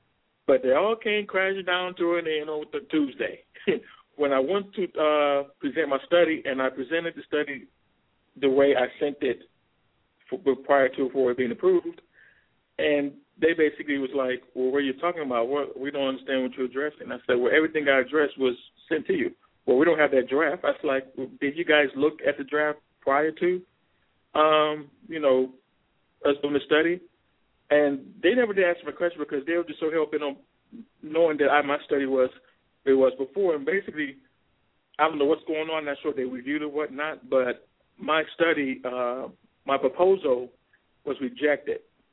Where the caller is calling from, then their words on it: Pittsburgh, Pennsylvania, United States; I'm calling from the Pittsburgh area.